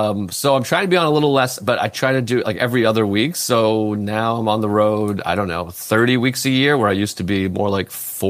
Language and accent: English; Whitman, Massachusetts, United States; I grew up in Whitman, Massachusetts, which is about 40 minutes south of Boston